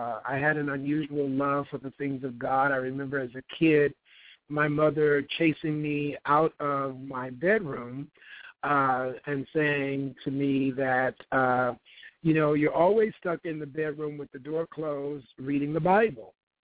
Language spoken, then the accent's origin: English; Los Angeles, California, United States; I grew up in Los Angeles, where it was a fun place to grow up, where Disneyland and Knott's Berry Farm and all those wonderful places were.